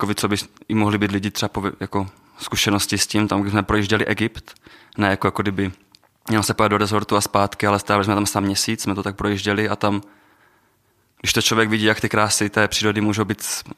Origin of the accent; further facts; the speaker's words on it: Vyškov, South Moravian Region, Czechia; Já jsem od Vyškova